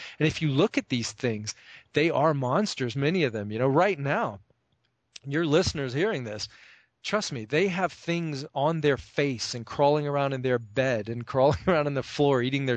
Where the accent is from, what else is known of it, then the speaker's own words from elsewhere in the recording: the South, United States; I grew up in the South in a country that is obsessed with race.